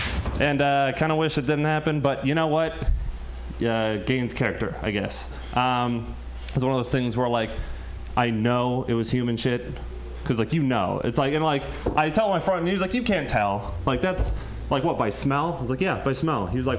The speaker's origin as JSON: {"language": "English", "region": "California", "country": "United States", "said": "I know you got it, but I'm from Marin County, so it's not really that far out of town."}